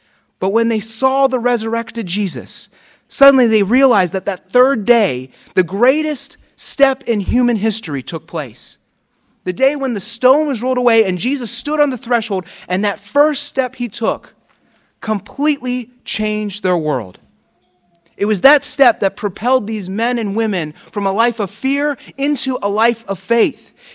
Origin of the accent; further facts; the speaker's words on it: Pittsburgh, Pennsylvania, United States; I'm from Pittsburgh. It's really close to West Virginia.